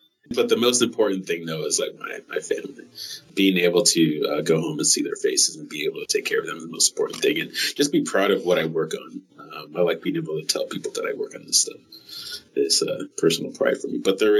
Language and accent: English; Iowa City, Iowa, United States; also born or lived in Cedar Rapids; Yeah, I grew up in Iowa, in Iowa City, Cedar Rapids.